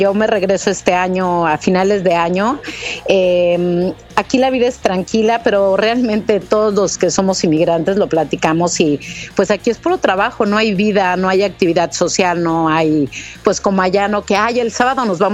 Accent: Pachuca, Hidalgo, Mexico; moved away as an adult; now in Canada; Soy de Pachuca, Hidalgo.

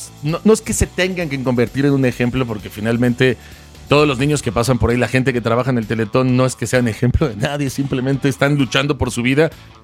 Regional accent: Mexico; O sea, somos escépticos, somos mexicanos

